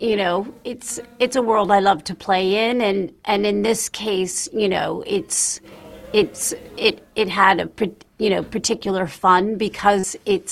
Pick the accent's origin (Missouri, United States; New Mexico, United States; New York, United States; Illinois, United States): New Mexico, United States; I am from New Mexico.